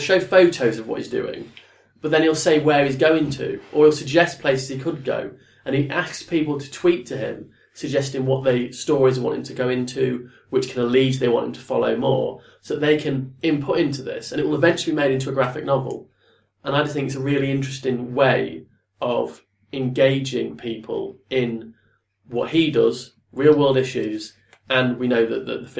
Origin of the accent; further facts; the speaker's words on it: South Africa; It's like, where do you live? Oh, I'm from South Africa.